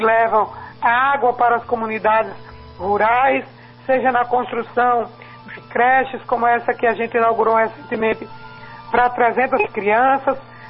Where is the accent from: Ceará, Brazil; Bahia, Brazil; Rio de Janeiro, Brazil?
Bahia, Brazil; Cícero Dantas; quando estou vindo lá da minha cidade, Cícero Dantas, para Salvador